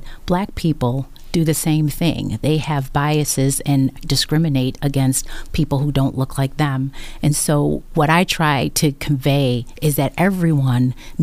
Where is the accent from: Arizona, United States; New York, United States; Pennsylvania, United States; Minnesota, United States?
New York, United States; Williamsville; Born here. Yeah, I grew up in Williamsville, actually. But I've been in the Western New York area all my life.